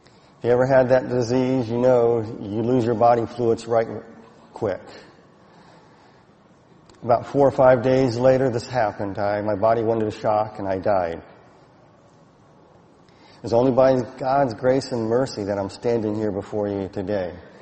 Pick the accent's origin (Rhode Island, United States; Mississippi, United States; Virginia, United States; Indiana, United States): Virginia, United States; Falls Church; I lived not too far from here. I grew up in Falls Church area. If you know where Lowman's Plaza is, that was where I hung out.